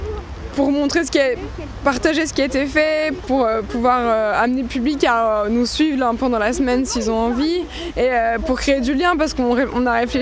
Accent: Arras, Hauts-de-France, France; Parce que je suis d'origine d'Arras, c'est ma ville natale

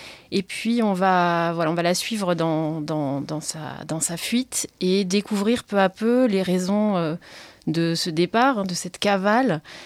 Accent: Hauts-de-France, France; Il y a la Scarpe, effectivement, des paysages qui, moi, me sont très familiers, puisque c'est là où j'ai grandi.

